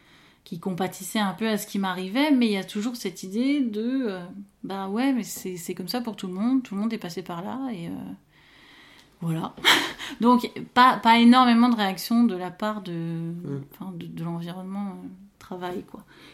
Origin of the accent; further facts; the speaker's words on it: north-east, France; j'étais toujours restée dans le nord-est, donc ma région d'origine.